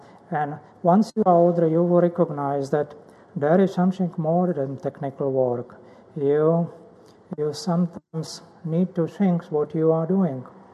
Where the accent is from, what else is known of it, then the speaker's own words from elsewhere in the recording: Prague, Czechia; now in United States; I was born in a very difficult time. I grew up after war, and I grew up in Prague in Czechoslovakia.